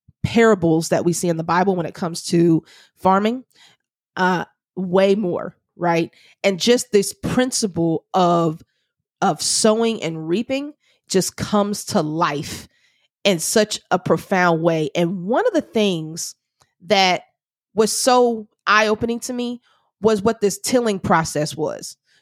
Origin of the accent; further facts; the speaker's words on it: Houston, Texas, United States; I'm from Houston, Texas. No gardens. We don't plant I did not plant gardens in Houston, right? That's not the type of lifestyle I had growing up.